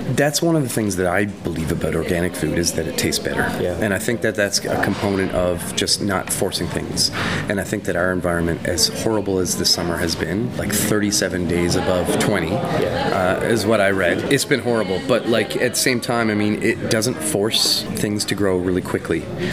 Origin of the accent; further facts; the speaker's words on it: Ontario, Canada; I grew up in Ontario